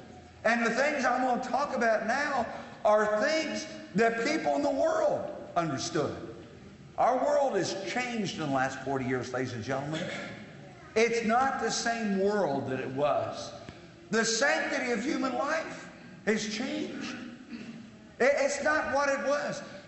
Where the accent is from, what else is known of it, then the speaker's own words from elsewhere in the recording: Indiana, United States; It reminds me of a little boy growing up in Indiana sitting under the shade tree on a hot day and just kind of enjoying nature.